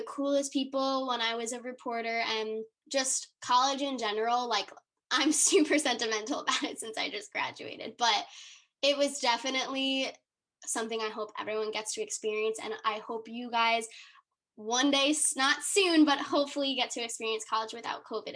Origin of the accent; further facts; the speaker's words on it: New York, United States; I grew up in Westchester, like went to the city all the time